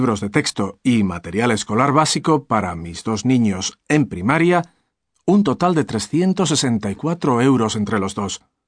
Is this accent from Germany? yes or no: no; Badajoz, Extremadura, Spain; born there; also born or lived in Madrid; yo, por ejemplo, nací en una ciudad, en Badajoz, siempre tuve suerte de vivir en las afueras, ¿no? Entonces, en Badajoz, por ejemplo, las vistas que tenía yo de niño desde mi balcón eran del plácido río Guadiana.